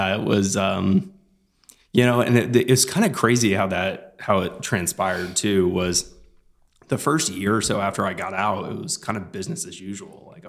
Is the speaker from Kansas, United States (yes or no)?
yes; Olathe, Kansas, United States; born and raised in the Kansas City area, primarily grew up in Olathe, was going to college, ended up leaving college and joining the United States Navy.